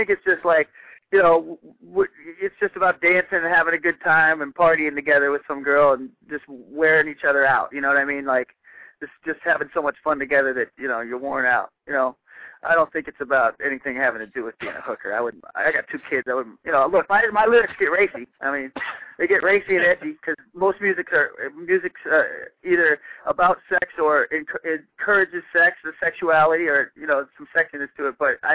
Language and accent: English; Ohio, United States; if you're a down-to-earth guy, you know, I'm from Ohio, all about family.